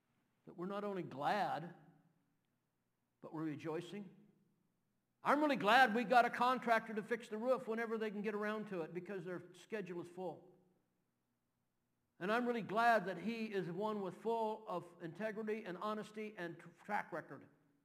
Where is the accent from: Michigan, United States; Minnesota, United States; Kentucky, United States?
Kentucky, United States; I cannot pronounce English, let alone, I'm from Kentucky. I can't even pronounce can't.